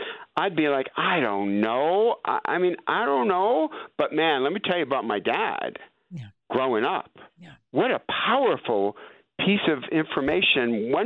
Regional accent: East Detroit, Michigan, United States; Listen, I grew up in East Detroit with my dad, who was union at General Motors to the day he died.

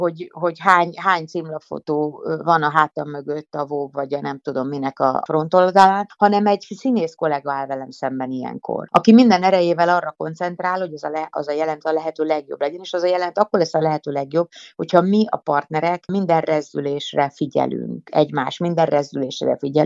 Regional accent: Hungary; born there; first language Hungarian; én Magyarországra születtem, nekem ez az anyanyelvem, én itt kell, hogy boldoguljak ebben az országban

